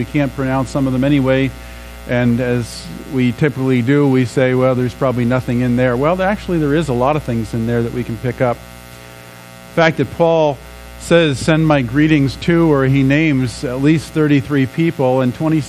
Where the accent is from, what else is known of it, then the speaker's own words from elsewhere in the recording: New York, United States; I grew up on the East Coast, in the metropolitan area of New York City.